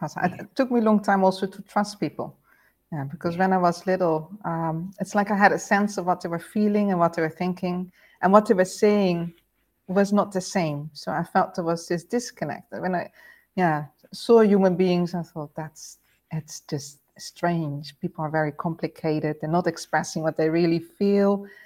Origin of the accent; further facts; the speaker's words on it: Netherlands; All of those fairy tales, European fairy tales, growing up in the Netherlands, of course, as well.